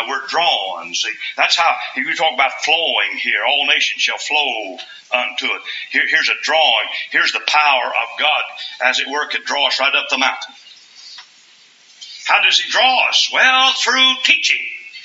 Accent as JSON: {"language": "English", "region": "Kentucky", "country": "United States", "tie": "born or raised there", "said": "I grew up in Kentucky. I was born there and raised in Kentucky."}